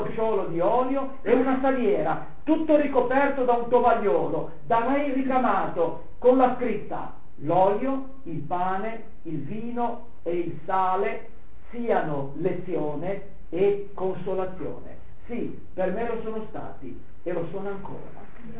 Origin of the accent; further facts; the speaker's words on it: Piedmont, Italy; grande debitore a uomini e donne in mezzo ai quali e grazie ai quali sono venuto al mondo, debitore alla mia terra tra Monferrato e Langhe